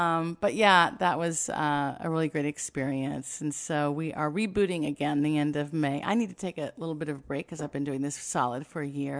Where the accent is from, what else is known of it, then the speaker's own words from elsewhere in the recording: Kentucky, United States; now in Los Angeles, United States; So I grew up in Kentucky, and I always knew I wanted to go into theater